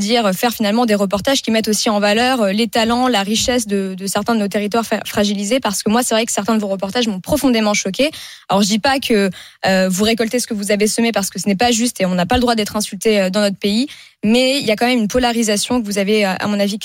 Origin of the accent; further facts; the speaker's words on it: Sarcelles, Île-de-France, France; Moi, j'ai grandi à Sarcelles